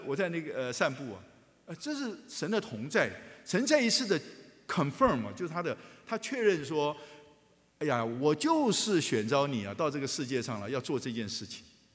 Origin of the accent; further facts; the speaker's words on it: China; 对，这就是我们中国人讲"这山望那山高"啊。